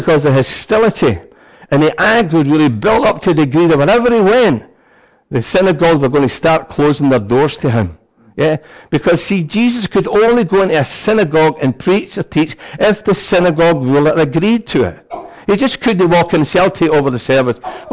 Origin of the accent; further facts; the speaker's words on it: Scotland, United Kingdom; Not because I'm a Scotsman.